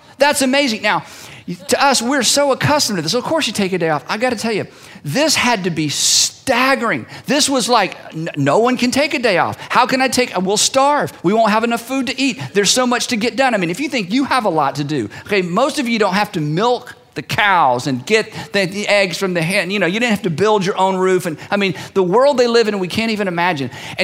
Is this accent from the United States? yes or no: yes; United States; and I'm an American, and by golly, I was born in the USA